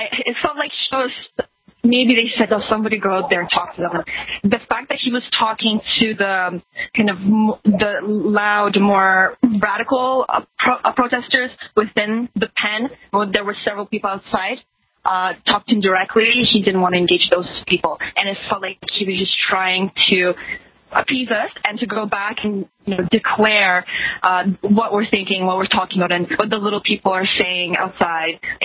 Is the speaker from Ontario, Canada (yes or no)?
yes; Toronto, Ontario, Canada; And I'm from Toronto